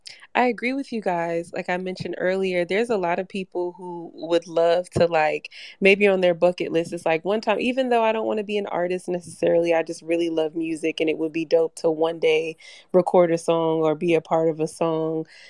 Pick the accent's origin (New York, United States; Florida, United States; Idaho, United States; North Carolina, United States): North Carolina, United States; Okay, so I was raised in North Carolina, I'm from the South.